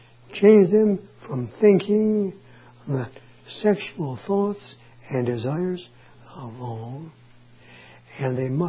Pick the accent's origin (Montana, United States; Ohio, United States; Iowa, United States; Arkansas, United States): Ohio, United States; Cleveland; The large Polish National Church in Cleveland, which is my hometown, a pastor there.